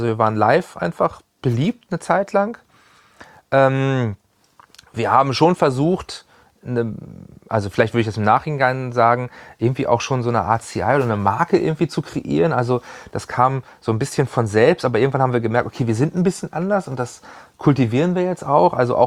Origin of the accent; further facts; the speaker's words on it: Hanover, Lower Saxony, Germany; bin ja auch aus Hannover nie wirklich weggekommen, hatte hier immer eine Base